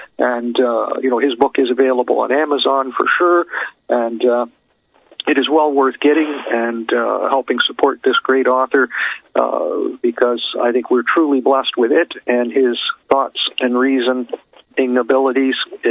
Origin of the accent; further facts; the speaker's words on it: Canada; Until the next time … from Canada, exposing the royal secret.